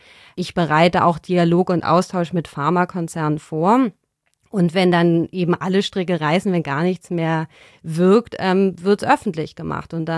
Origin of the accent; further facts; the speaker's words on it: Berlin, Germany; bin ich in Berlin aufgewachsen